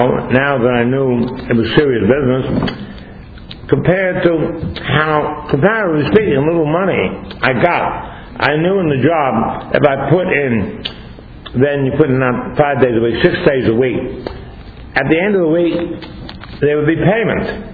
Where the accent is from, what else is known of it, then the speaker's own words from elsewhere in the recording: Brooklyn, New York, United States; Baseball, I was from Brooklyn, I was a Brooklyn Dodgers fan.